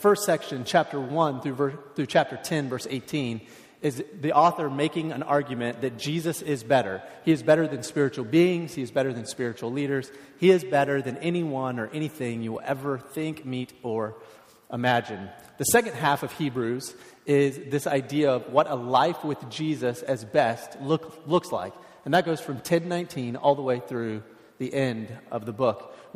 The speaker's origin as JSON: {"language": "English", "region": "Florida", "country": "United States", "tie": "born or raised there", "moved": "yes", "lives_now": "Oregon, United States", "said": "I grew up in Florida, and so I badmouth Oregon's weather all the time."}